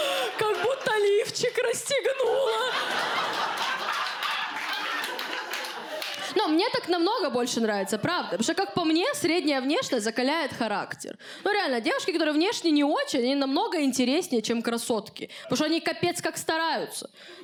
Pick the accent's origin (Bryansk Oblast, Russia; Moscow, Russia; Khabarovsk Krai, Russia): Khabarovsk Krai, Russia; Khabarovsk; Ну, потому что я из Хабаровска